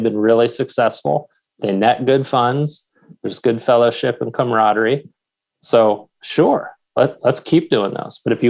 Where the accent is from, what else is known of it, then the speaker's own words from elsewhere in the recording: Pennsylvania, United States; We've got chapters here in my home state of Pennsylvania.